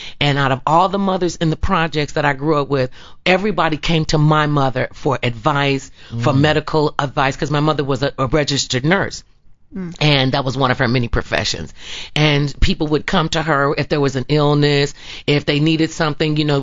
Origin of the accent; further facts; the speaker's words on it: Cleveland, Ohio, United States; Cleveland, Ohio.